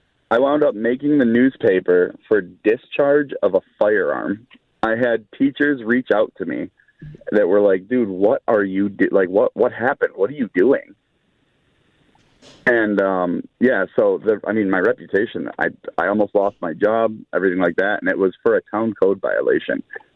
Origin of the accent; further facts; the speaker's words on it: Gates, New York, United States; I was 18 years old, fresh out of high school, and I grew up in Gates